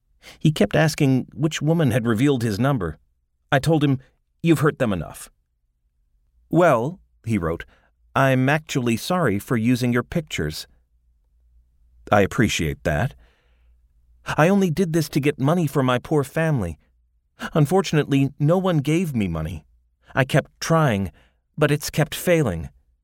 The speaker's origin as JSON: {"language": "English", "town": "Minneapolis", "region": "Minnesota", "country": "United States", "tie": "born or raised there", "said": "I recognized his area code as one from my hometown, Minneapolis, but phone numbers can be faked."}